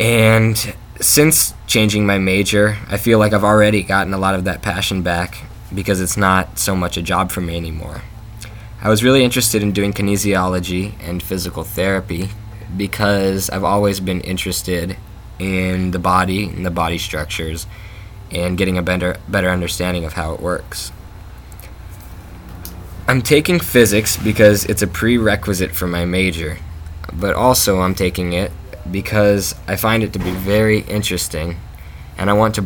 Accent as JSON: {"language": "English", "town": "Tucson", "region": "Arizona", "country": "United States", "said": "I'm from Tucson, Arizona, in southern Arizona, near the Mexican border."}